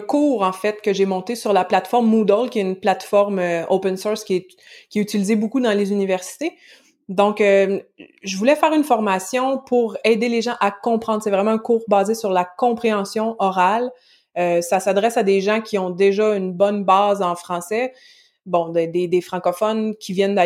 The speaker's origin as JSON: {"language": "French", "region": "Quebec", "country": "Canada", "said": "Les Québécois parlent mal, notre accent, le français dégénère, notre accent est moins bon que celui de l'Europe"}